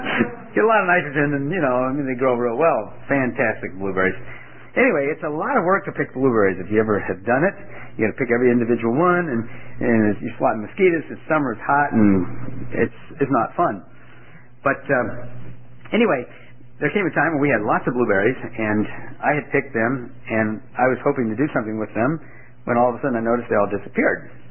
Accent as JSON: {"language": "English", "country": "Italy", "tie": "born or raised there", "said": "I remember as a kid growing up in Italy. My parents were missionaries in Italy, and we didn't have many opportunities to do many things as kids. We lived in an apartment building up on the 8th floor"}